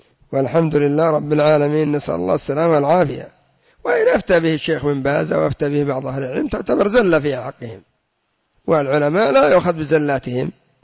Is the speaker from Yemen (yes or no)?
yes; Yemen; وكان قد سموه عندنا في اليمن بالزواج السياحي